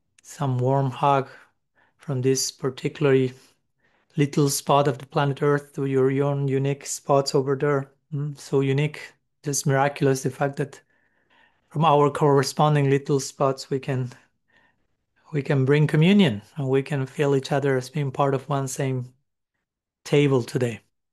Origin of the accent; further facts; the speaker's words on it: Buenos Aires, Argentina; English is a second language; now in Tigre, Argentina; from Tigre in Argentina. Last week I was at Bajo Flores, my hometown. Now I'm in Tigre, which is one of my many devotional hometowns, the last one when I was living here in Argentina.